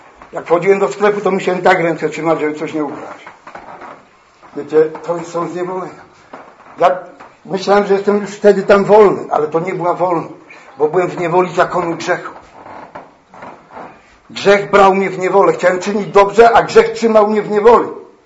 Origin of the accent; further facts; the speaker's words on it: Oświęcim, Lesser Poland, Poland; a ja pochodzę z Oświęcimia.